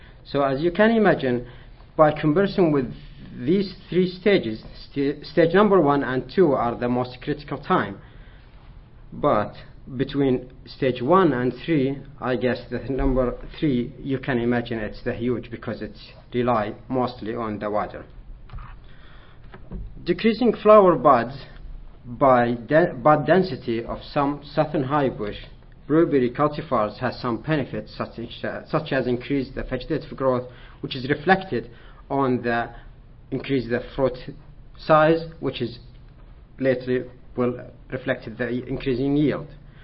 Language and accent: English; Saudi Arabia; I'm from Saudi Arabia, PhD candidate at Oregon State University